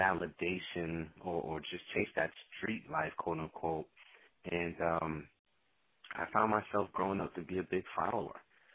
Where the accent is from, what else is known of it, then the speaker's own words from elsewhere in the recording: Stamford, Connecticut, United States; also born or lived in Port-au-Prince, Haiti; I was born in Port-au-Prince, Haiti, and raised in Stamford, Connecticut, and I was blessed to have both of my parents in my life.